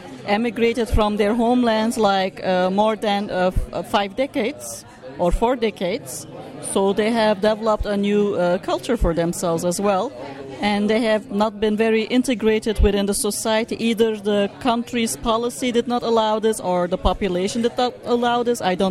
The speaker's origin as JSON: {"language": "English", "region": "Ankara", "country": "Turkey", "second_language": "English", "said": "I'm from Turkey."}